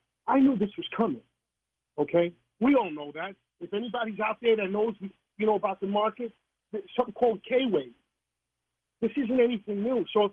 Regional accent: New York City, New York, United States; I've been shot at. I'm from New York City.

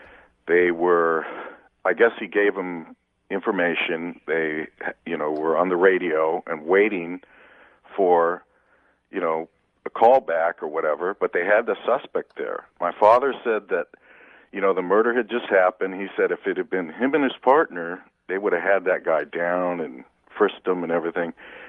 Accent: California, United States; I'm from San Luis Obispo County.

